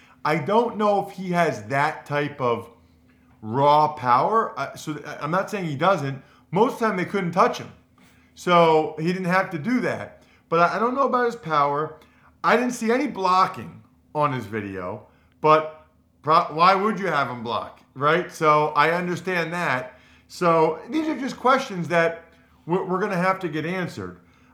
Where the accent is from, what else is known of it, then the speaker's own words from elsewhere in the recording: Reading, Pennsylvania, United States; He is from my hometown of Reading, Pennsylvania.